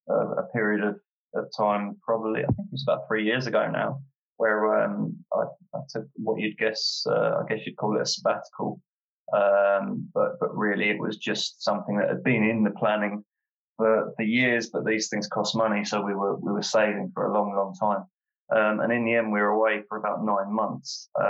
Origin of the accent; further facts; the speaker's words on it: Hartford, United Kingdom; which at the time was based in my hometown of Hartford